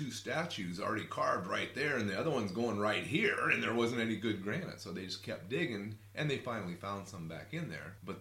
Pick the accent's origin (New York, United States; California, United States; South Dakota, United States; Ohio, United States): South Dakota, United States; Rapid City; When I was a teenage kid growing up in Rapid City, in the summertime, it'd get really hot down in the prairie.